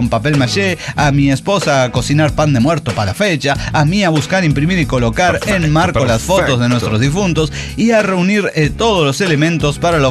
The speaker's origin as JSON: {"language": "Spanish", "country": "Mexico", "said": "yo como mexicano, o sea, quinta generación."}